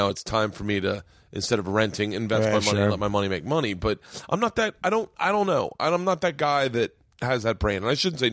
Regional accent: Florida, United States; I grew up in Florida, so like

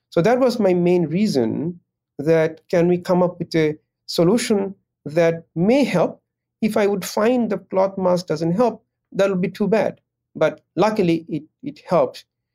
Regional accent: Bangladesh; I come from Bangladesh, and I was very, very worried that it's highly populated country where I have my elderly relatives and friends.

